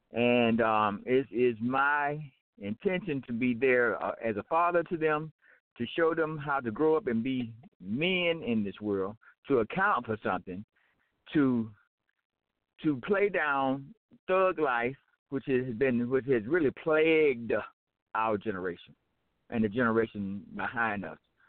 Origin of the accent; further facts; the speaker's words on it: Atlanta, Georgia, United States; My hometown actually is Atlanta